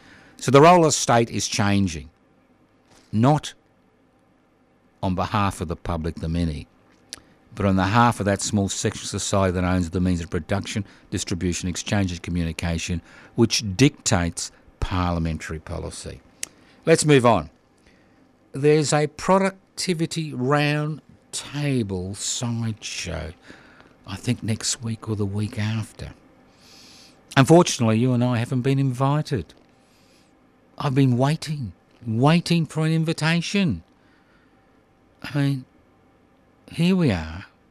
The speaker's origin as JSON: {"language": "English", "region": "Queensland", "country": "Australia", "tie": "born there", "moved": "yes", "said": "I was born in Queensland, so I'm not going to slander you because I'm one of you. Sorry about that. Although I was kicked out of the state in 76"}